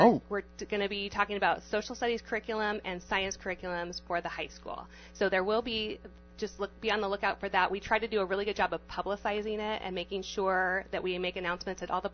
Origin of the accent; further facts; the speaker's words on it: Siletz, Oregon, United States; Well, I grew up in Oregon in a very small city. Siletz, Oregon, if you've ever heard of it, has 1,000 citizens.